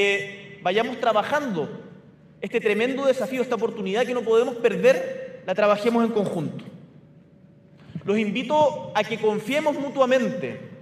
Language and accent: Spanish; Chile; Tenemos buenos motivos como chilenos para sentirnos orgullosos de lo que representa el Estado de Chile